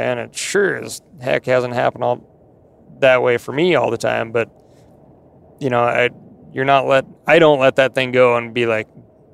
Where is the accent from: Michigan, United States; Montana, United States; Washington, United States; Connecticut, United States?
Montana, United States; And growing up in Montana, I'll tell you, that's the truth.